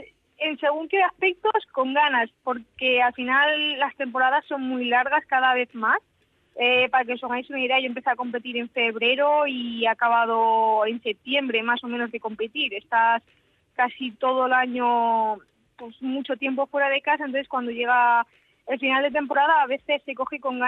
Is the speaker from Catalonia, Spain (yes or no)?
no; Torrent, Valencian Community, Spain; la zona donde soy yo es de Torrente, los puertos de Dos Aguas.